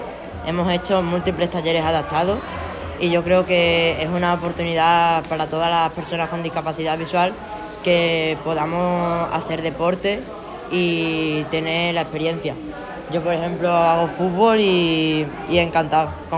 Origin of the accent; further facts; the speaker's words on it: Extremadura, Spain; vengo de Extremadura.